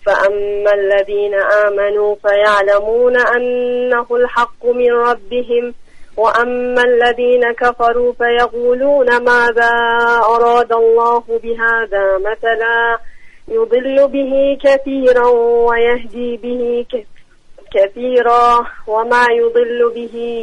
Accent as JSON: {"language": "Persian", "region": "Khuzestan", "country": "Iran", "first_language": "Arabic", "second_language": "Persian", "said": "بله ما خوزستانی هستیم."}